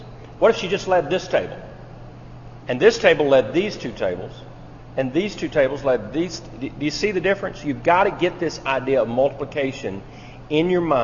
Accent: Tennessee, United States; And that's not just because I come from Tennessee and I now live in Kentucky.

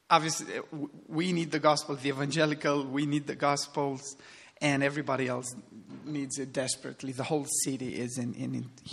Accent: Transylvania, Romania; now in Bucharest, Romania; I was born and raised in Transylvania, in the nicest part of the country.

